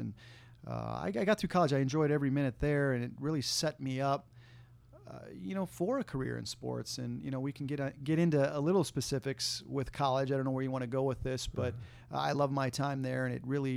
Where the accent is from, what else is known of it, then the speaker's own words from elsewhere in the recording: Lakeville, Minnesota, United States; Yeah, you know, homegrown right here in the state of Minnesota, and it was, you know, a great place to grow up.